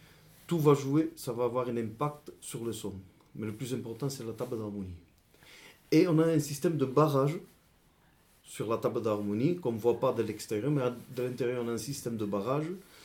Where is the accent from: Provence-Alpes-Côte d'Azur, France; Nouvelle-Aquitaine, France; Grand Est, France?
Grand Est, France; Reims; born there; Le fait du coup que je suis né à Reims, c'est pour cela.